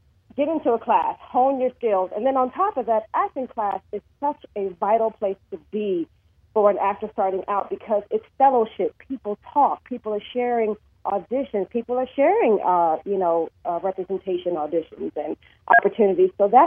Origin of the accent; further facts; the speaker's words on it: New Jersey, United States; I'm a Jersey girl, born and raised in Jersey. So I like to give a shout out to all my people in Jersey.